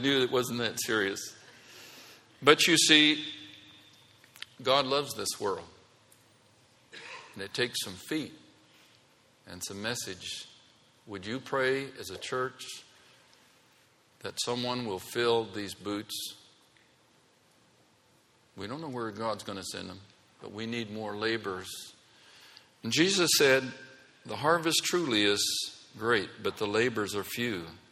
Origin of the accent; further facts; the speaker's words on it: Oklahoma, United States; I've got a sense of humor because I'm from Oklahoma.